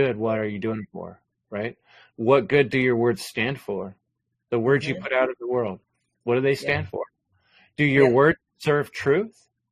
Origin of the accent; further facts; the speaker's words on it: San Jose, California, United States; compared to where I grew up in East San Jose, the Bay Area, the Silicon Valley